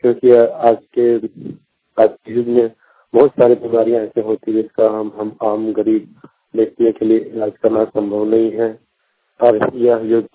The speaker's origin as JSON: {"language": "Hindi", "town": "Dhawa Town", "region": "Jharkhand", "country": "India", "said": "ग्राम धावा टाउन पंचायत पचवनी प्रखंड वाली जिला बोकारो का निवासी हूँ।"}